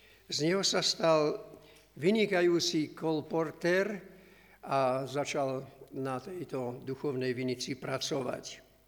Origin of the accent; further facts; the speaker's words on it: Mengusovce, Prešov Region, Slovakia; sa stali Mengusovce, kde ja žijem, odkiaľ pochádzam.